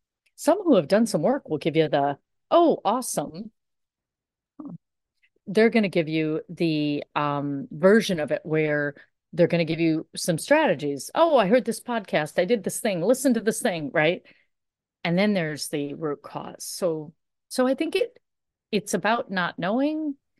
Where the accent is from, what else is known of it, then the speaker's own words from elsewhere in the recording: India; And it's really about, listen, I'm Indian and I'm serious.